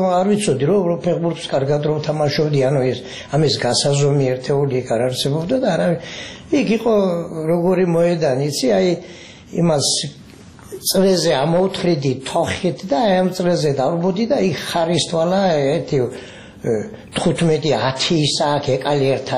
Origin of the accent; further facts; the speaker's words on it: Mukhurcha, Samegrelo-Zemo Svaneti, Georgia; დავიბადე სოფელ მუხურჩაში, მარტვილის რაიონი. ვიზდებოდი ჩვეულებრივად, როგორც ყველა ბავშვები იზრდება სოფელში